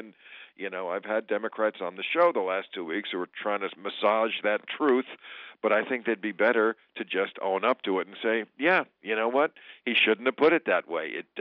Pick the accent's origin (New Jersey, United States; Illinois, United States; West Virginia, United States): New Jersey, United States; Now, today we see Chris Christie walking away with the victory there in my home state of New Jersey.